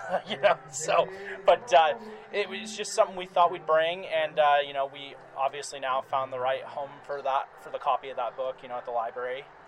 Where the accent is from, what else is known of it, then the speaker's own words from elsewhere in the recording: Concord, California, United States; We're from Concord in the Bay Area.